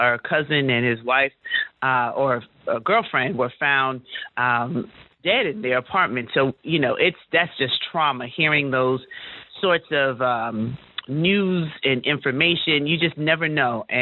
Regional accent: Jamaica; You know, clearly I'm Jamaican.

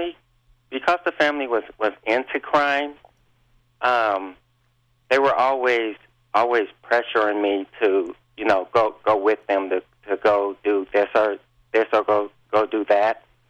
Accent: San Bernardino, California, United States; Yes, I was raised in San Bernardino, California, and my family was into crime and poverty, and crime is how everybody made their living.

